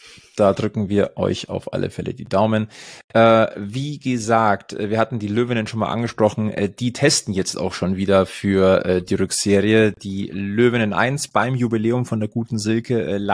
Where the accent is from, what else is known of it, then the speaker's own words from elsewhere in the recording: Munich, Bavaria, Germany; das ist halt der Tourismus-Hotspot Münchens, und da gehe ich doch jetzt als Münchner rein.